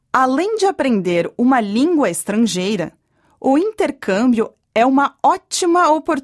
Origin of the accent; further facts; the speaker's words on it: Norway; Portuguese is a second language; now in São Luís, Brazil; Eu tenho 16 anos e sou norueguesa. Eu estou no Brasil para fazer um intercâmbio escolar. Eu moro numa cidade chamada São Luís, que é a capital do estado do Maranhão.